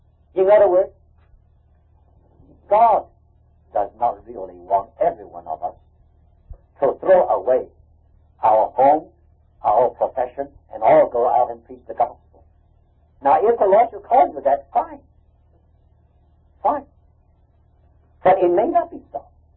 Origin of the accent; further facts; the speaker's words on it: Shanghai, China; In China, in Shanghai. You know, I was brought up in Shanghai. I mean, that's my native city.